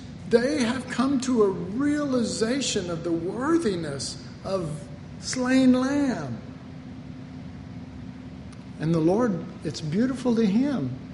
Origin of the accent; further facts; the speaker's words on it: Dallas, Texas, United States; maybe that's just because I grew up in Oak Cliff and, you know, and all kind of junk like